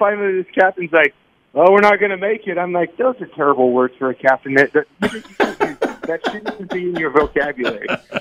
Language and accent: English; Kansas, United States; I thought, you know, I'm from Kansas. I thought I knew what a redneck was.